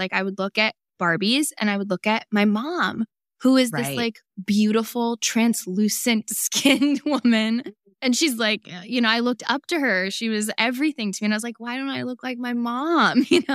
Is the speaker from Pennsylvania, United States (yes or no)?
no; California, United States; and I'm Indian and white, and people would think we're like Latina all the time growing up in Northern California.